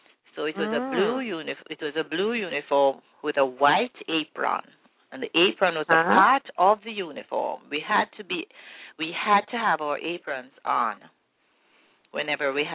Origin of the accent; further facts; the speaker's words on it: Savanna-la-Mar, Westmoreland Parish, Jamaica; I was born in Savannah, Lamar. … I grew up in the 40s. I did all my schooling there